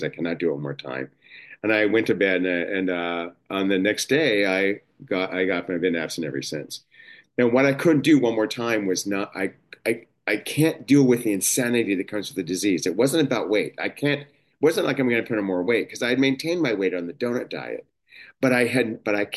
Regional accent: Los Angeles, California, United States; I grew up in Los Angeles. I was going to meetings all the time in Los Angeles, so I'm from that area.

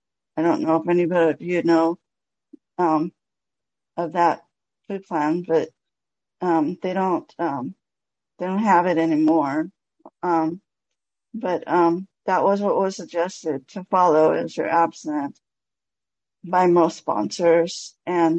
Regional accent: California, United States; I'm from California.

